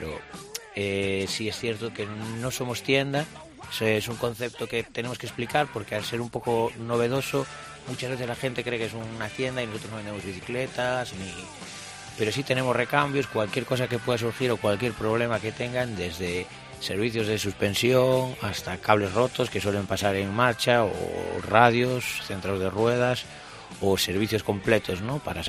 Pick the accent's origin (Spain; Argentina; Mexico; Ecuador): Spain; Oseixo; Bueno, Oseixo, aparte que es mi pueblo, es de donde yo soy